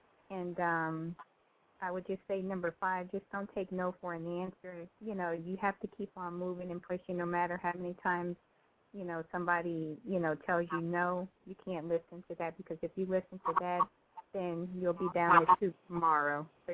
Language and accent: English; Norfolk, Virginia, United States; now in Virginia Beach, United States; I'm located in Virginia Beach. I live in Virginia Beach now, but I'm originally from Norfolk, born and raised in Norfolk.